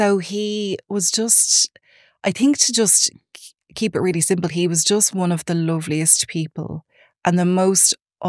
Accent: Raheny, Leinster, Ireland; So so I'm from Raheny originally. I'm one of three.

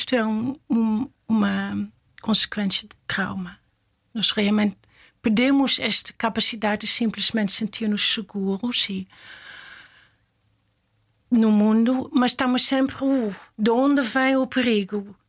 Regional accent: Netherlands; Portuguese is a second language; now in Portugal; Eu sou holandesa, para quem não percebeu, não sou portuguesa

